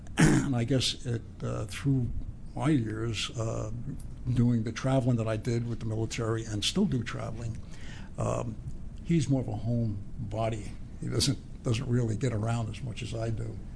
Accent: West New York, New Jersey, United States; We grew up, my brother and I grew up there in Hudson County, and I was more of a sports guy.

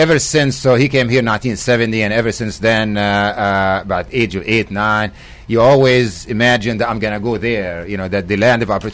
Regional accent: Israel; moved away as an adult; now in United States; Well, I came from Israel here in 1981, right out of high school.

